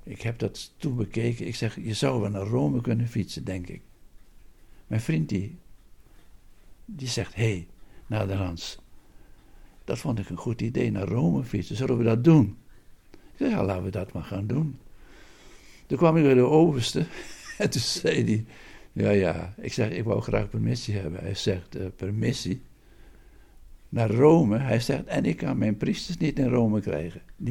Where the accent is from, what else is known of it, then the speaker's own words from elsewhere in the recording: Bakhuizen, Friesland, Netherlands; born there; ik ben geboren in Friesland, in Bakhuizen, en ik heb het eerste jaar van mijn leven gevaren als baby op een scootje, een zeilschip. Vader was schipper.